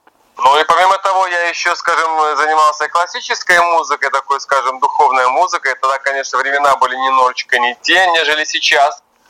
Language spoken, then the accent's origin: Russian; Baranovichi, Brest Region, Belarus; Я не могу себя назвать российским исполнителем, потому что корни мои. Я же родился, как говорится, в Беларуси, город Баранович.